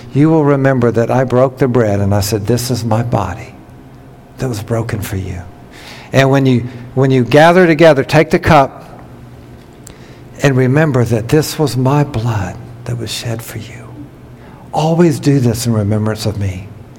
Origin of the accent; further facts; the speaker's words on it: New York, United States; I'm from New York.